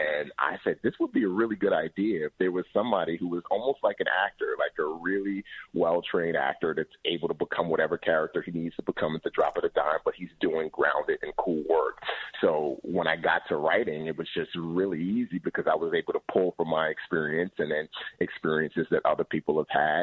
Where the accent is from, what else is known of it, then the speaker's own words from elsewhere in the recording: Bronx, New York, United States; I grew up in the Bronx, so I was a product of my environment